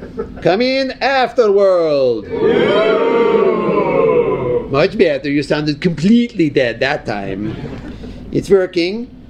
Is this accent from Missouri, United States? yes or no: yes; Kansas City, Missouri, United States; Kansas City, Missouri.